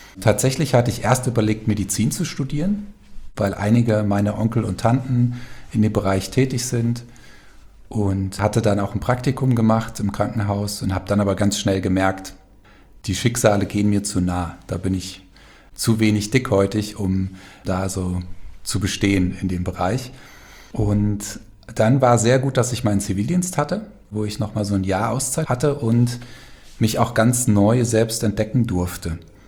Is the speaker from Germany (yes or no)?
yes; Falkenberg, Hesse, Germany; born or raised there